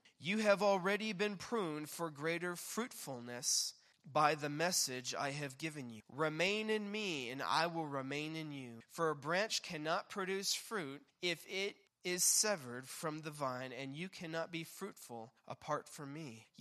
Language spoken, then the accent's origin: English; Hawaii, United States; Years back, I came from Hawaii, and Hawaii has a deep, deep, deep, deep history spiritually of Christianity